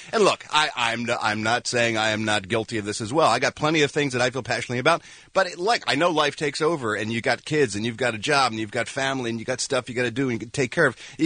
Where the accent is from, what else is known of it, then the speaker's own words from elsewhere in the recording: United States; I think that's an awesome part of being an American and an awesome part of this country.